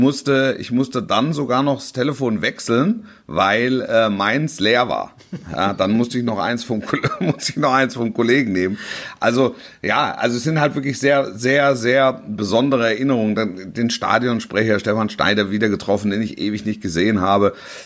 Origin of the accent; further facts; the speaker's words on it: Hesse, Germany; born there; als gebürtiger Hesse